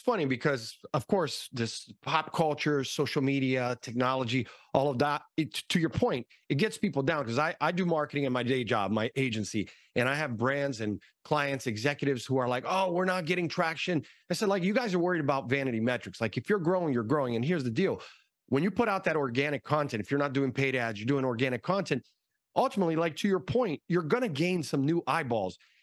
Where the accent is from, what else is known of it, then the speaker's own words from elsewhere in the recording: Brazil; English is a second language; they're going to see that first interview with Anita, which I'm also from Brazil.